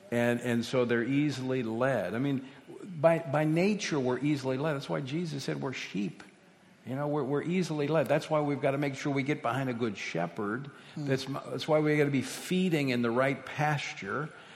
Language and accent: English; Louisiana, United States; And also, my home state of Louisiana continues to trend red.